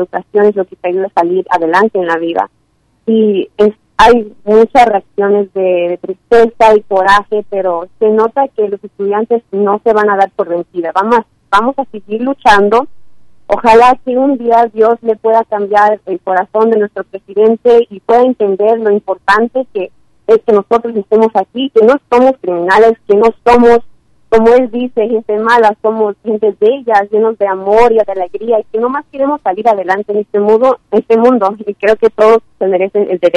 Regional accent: United States; born there; yo fui nacida aquí y pude tener soy ciudadana de los Estados Unidos

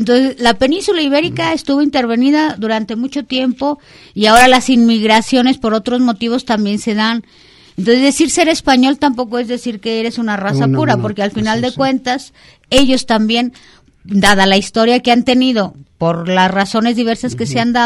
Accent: Mexico; es que soy mexicana.

